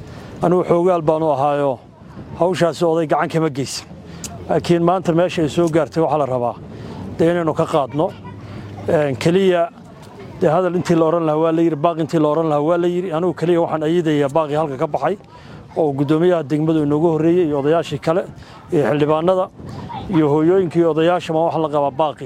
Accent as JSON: {"language": "Somali", "town": "Hingalol", "region": "Sanaag", "country": "Somalia", "said": "reer Xiingalool baan nahay"}